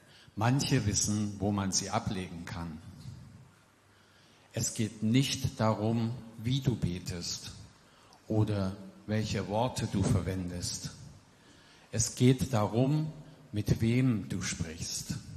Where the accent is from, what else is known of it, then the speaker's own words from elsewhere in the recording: Saxony, Germany; Ich bin seit 30 Jahren Teil dieser Gemeinde und ich bin aufgewachsen im Erzgebirge.